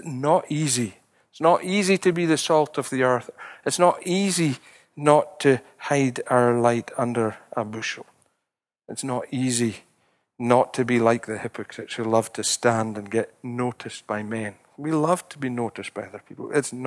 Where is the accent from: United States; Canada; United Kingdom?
United Kingdom; Scotland; Well, we're Scottish, we like to mourn.